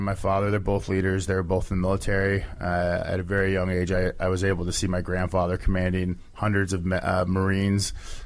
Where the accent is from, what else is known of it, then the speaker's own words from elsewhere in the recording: Oregon, United States; born there; I was born in Oregon, but I've moved all around the country as I was growing up.